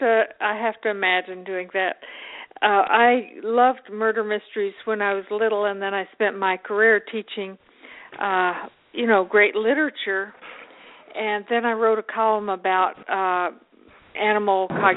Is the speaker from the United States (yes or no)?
yes; El Paso, Texas, United States; moved away as an adult; now in Athens, United States; But I grew up in El Paso, Texas. Got my PhD at the University of Washington and came to Athens, Georgia in 1973. I spent 38 years, wonderful years here.